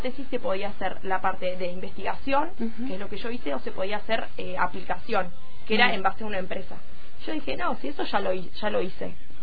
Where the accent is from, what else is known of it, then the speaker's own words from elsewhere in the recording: Tierra del Fuego, Argentina; Sí, soy fueguina. Fueguina del hospital, nací acá.